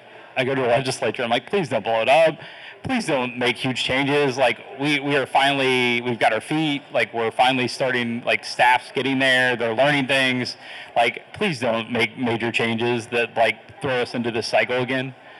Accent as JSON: {"language": "English", "region": "Ohio", "country": "United States", "said": "And, you know, Tate was from Virginia. I'm from Ohio."}